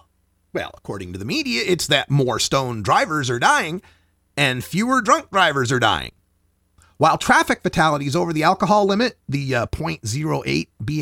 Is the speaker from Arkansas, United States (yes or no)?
no; Oregon, United States; And my hometown paper, The Oregonian